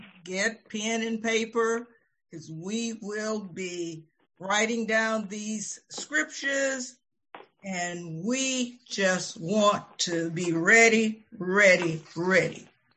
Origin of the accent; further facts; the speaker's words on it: the South, United States; You know I'm from the South